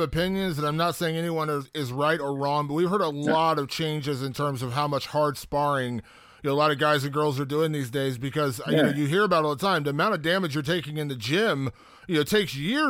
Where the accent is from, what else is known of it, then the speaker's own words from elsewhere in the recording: Columbus, Ohio, United States; at UFC Columbus here in my hometown of Columbus, Ohio.